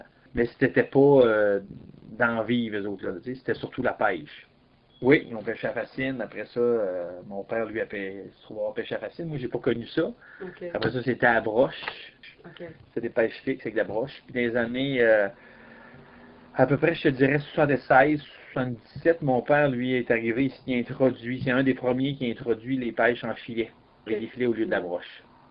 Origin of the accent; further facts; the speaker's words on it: Kamouraska, Quebec, Canada; je suis né le 9 mars 1970. Je viens de Kamouraska, je suis né à Kamouraska, j'ai toujours vécu là, mes ancêtres aussi, ici en région. Puis on est une famille de pêcheurs, de grand-père, puis père, puis moi aussi.